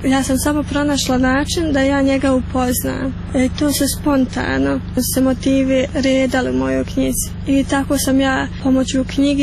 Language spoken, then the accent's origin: Bosnian; Glogova, Republika Srpska, Bosnia & Herzegovina; now in Lukavac, Bosnia and Herzegovina; Iako živim tamo u Lukavcu, ipak Glogova je u srcu i kad me neko pita odakle sam, ja kažem ja sam iz Glogove.